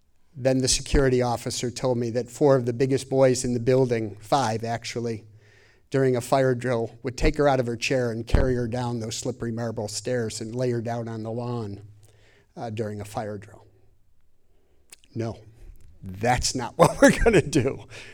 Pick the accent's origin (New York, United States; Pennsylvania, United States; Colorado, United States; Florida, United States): New York, United States; Amherst; I'm from Western New York. I'm from Buffalo. Grew up in Amherst. I know this town. I love this town.